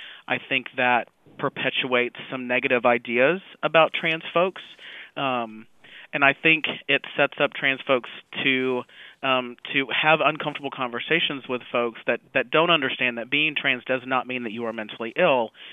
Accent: Alabama, United States; So I grew up in Alabama, which is not necessarily always known for being super progressive on issues of sexuality and gender.

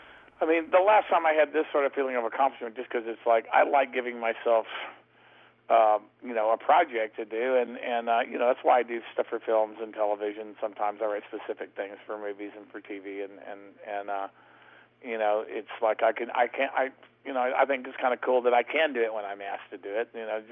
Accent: Texas, United States; But the blues is a fairly serious thing where I come from. I come from Texas

